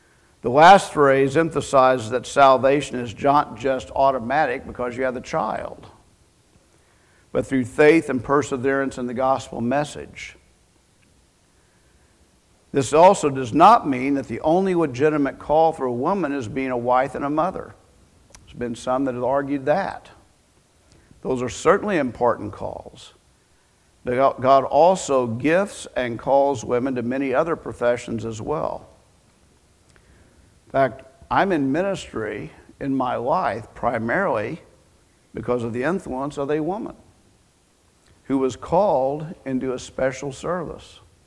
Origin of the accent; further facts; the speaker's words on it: Farmington, United States; She retired to Farmington, my hometown, and ended up working there in the state hospital